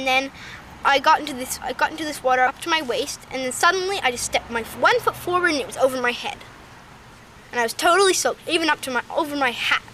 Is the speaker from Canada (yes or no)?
yes; Hamilton, Ontario, Canada; born there; I was born in Hamilton, but I live in Dundas. I was born in the Hamilton Hospital, though. I was born in McMaster.